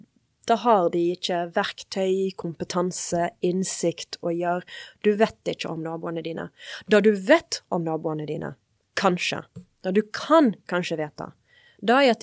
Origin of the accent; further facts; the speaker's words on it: Western Norway, Norway; Norwegian is a second language; Jeg vokste jo opp på Elite og på Vestlandet. Det jo derfor jeg lærte meg jo norsk når jeg begynte på skolen.